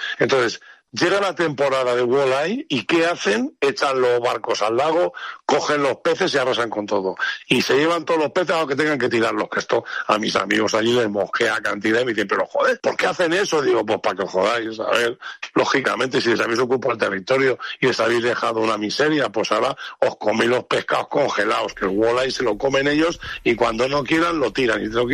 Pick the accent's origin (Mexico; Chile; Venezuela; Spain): Spain; somos españoles, nosotros comemos pescado de mil maneras